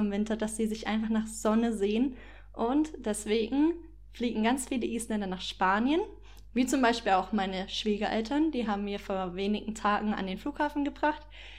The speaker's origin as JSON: {"language": "German", "country": "Germany", "said": "weil es ist für mich, muss ich sagen, persönlich als Deutsche sehr schwer zu betonen"}